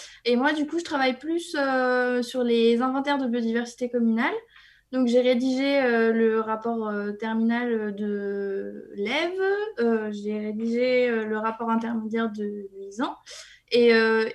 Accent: Dreux, Centre-Val de Loire, France; also born or lived in Rouen; je suis née de toute façon en Eure-et-Loire. J'habitais toute ma vie en Eure-et-Loire. Donc, je suis née à Dreux et je suis partie faire mes études à Rouen.

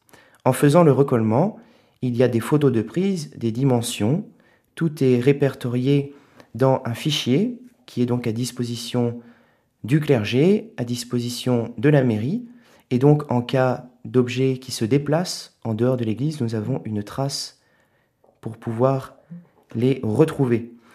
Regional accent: Tréon, France; Je suis originaire de Tréon

